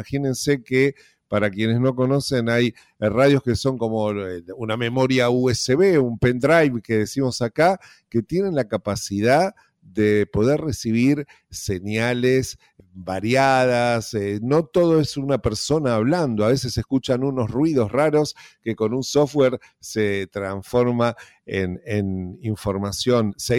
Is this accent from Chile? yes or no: no; Argentina; y lo digo como argentino